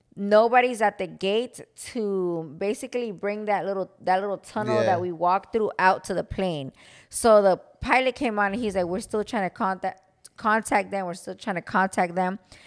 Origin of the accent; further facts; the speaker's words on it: Florida, United States; But I'm from Florida, and you guys know that we're all about that beach life out here.